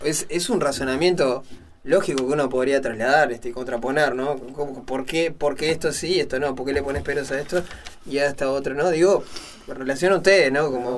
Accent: Canelones, Uruguay; yo también, yo soy de Canelones

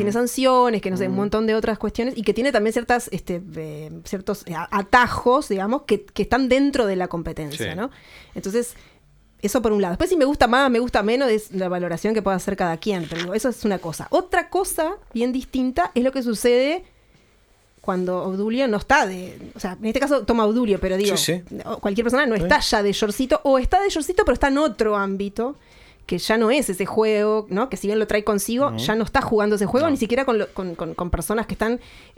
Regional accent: Uruguay; entre que somos sí, todos uruguayos

